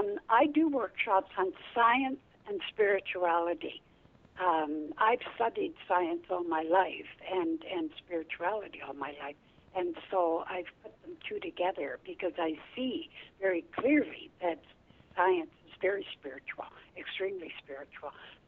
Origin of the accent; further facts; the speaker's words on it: Alberta, Canada; No, as a matter of fact, I'm Canadian